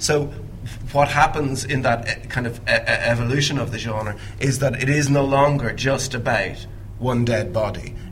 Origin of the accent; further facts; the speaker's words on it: Ireland; As an Irishman, I'm obviously always glad to be corrected by an Englishman.